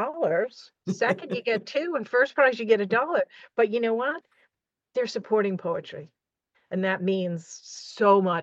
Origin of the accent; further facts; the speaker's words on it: Westbury, New York, United States; now in East Meadow, United States; I grew up in Westbury, went through Coplay School District, and got married at 22 and moved one whole town over to East Meadow.